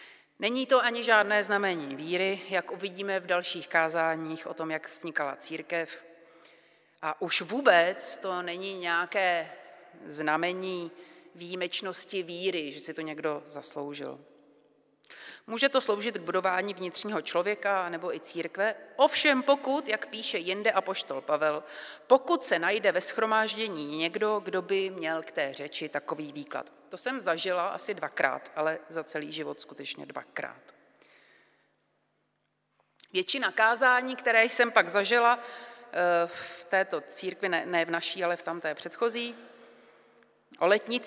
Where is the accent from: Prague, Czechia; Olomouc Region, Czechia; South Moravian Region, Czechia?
Prague, Czechia; Já jsem třeba z Prahy a když člověk musí být v centru, tak jsou období, kdy se potkává jako s Čechy.